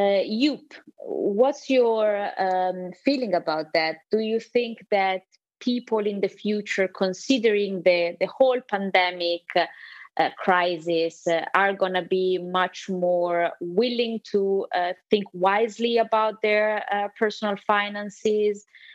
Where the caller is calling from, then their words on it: Italy; I'm talking from Italy, and the economic situation for many people is it's quite tough at the moment.